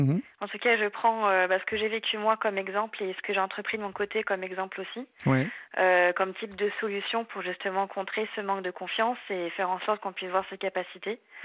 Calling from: Paris, Île-de-France, France; Alors j'ai 28 ans et je viens de Paris.

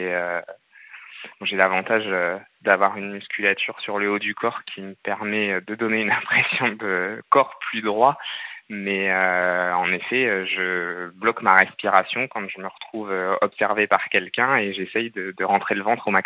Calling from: Biscarrosse, Nouvelle-Aquitaine, France; Donc j'ai 33 ans et je viens de Biscarrosse, dans les Landes, d'une petite station balnéaire.

